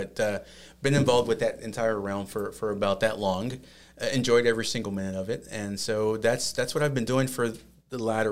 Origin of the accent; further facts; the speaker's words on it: Dallas, Texas, United States; So I am originally from Dallas, Texas. So I am a Texan.